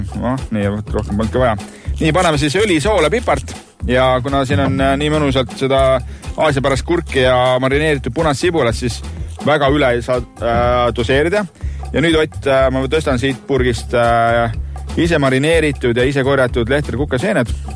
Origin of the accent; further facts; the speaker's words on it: Saare County, Estonia; ma olen Saaremalt pärit, siis jupike kiviaed käib ikka mehega kaasas